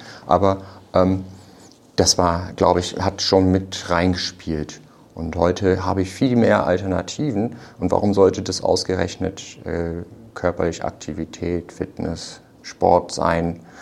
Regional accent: Oldenburg, Lower Saxony, Germany; da wo ich groß geworden bin, war auch sehr entgegenkommend. Oldenburg, du gehst raus, fährst mit dem Fahrrad überall hin.

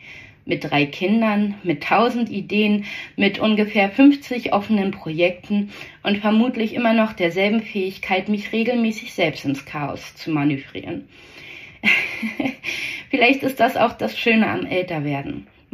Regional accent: Brandenburg, Germany; Berlin. Oder besser gesagt, die Gegend rund um Berlin. Denn dort liegt meine alte Heimat.

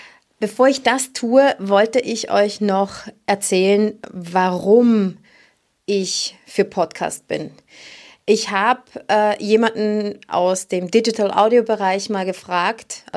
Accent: Switzerland; born there; ich wurde in der Schweiz geboren.

